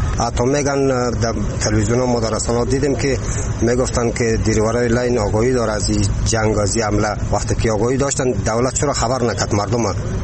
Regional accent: Ghazni, Afghanistan; now in Kabul, Afghanistan; ما خود چند وقت میشه از غزنی آمدیم.

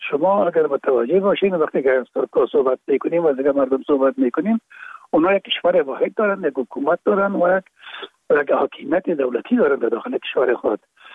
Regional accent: Afghanistan; ما میگیم افغان هستیم

